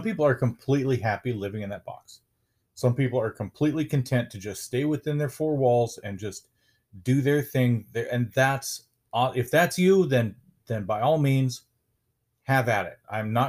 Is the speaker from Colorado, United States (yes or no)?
yes; Colorado, United States; I come from Colorado. We've got our Rockies and we're very, you know, we're very loyal to our Rockies.